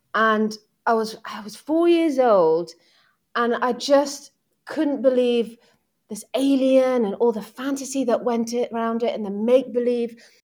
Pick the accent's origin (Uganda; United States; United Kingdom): United Kingdom; Nottingham, East Midlands; I grew up in Nottingham and I had a wonderful childhood